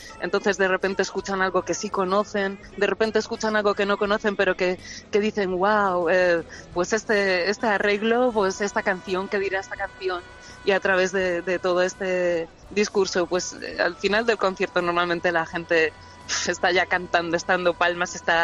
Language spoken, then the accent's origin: Spanish; Galicia, Spain; porque yo soy gallega